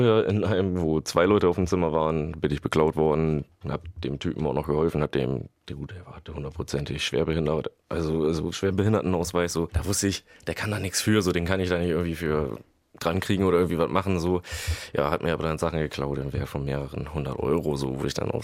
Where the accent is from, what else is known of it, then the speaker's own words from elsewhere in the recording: Worpswede, Lower Saxony, Germany; mehrere angeschrieben, auch in Worpswede, in meiner alten Heimat, wo ich auch Arbeit im Metallbau wiedergefunden hätte